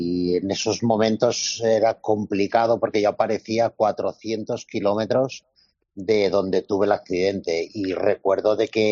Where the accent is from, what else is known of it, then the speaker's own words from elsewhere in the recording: Andorra; yo soy de Andorra, entonces y nací aquí, entonces pues ya con 4 o 5 años ya empiezas a esquiar